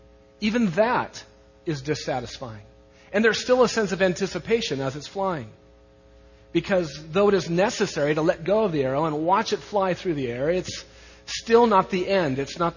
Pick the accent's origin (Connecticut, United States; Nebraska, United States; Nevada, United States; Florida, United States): Nebraska, United States; Scotts Bluff; but they did in my hometown of Scotts Bluff, Nebraska.